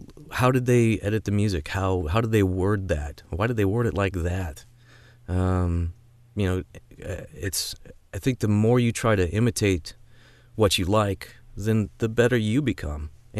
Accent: St. Louis, Missouri, United States; now in Chicago, United States; So St. Louis, my hometown, loved to be there, had a lot of fun, was only there for 8 months.

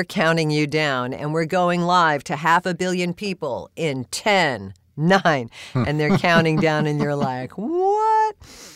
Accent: Florida, United States; moved away as an adult; now in Los Angeles, United States; when I moved to Los Angeles, I was a disc jockey and I came from South Florida.

